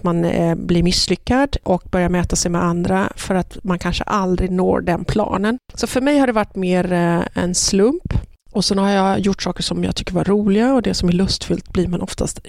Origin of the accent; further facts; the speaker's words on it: Sweden; när jag var hemma i Sverige så var jag rätt mycket sjuk, så att jag spenderade rätt mycket tid på sjukhus i min uppväxt.